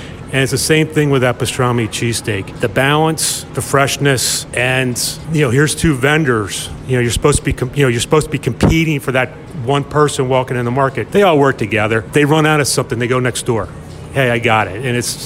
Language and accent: English; Pennsylvania, United States; I mean, I grew up in Delco.